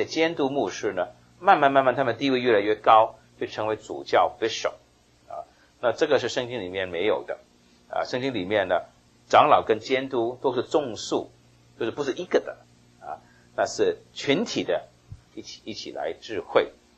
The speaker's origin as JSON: {"language": "Chinese", "country": "China", "said": "所以不要那么快就说我们中国人用中国的方法来打倒西方东西"}